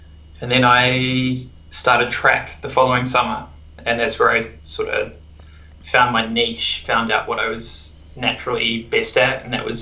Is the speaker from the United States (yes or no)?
no; Otago, New Zealand; moved away as an adult; also born or lived in Wellington / England / Melbourne; now in Vancouver, Canada; originally from New Zealand, born and bred in Otago. Went to the University of Otago and worked in Wellington for a few years, and then moved to England and lived there for a year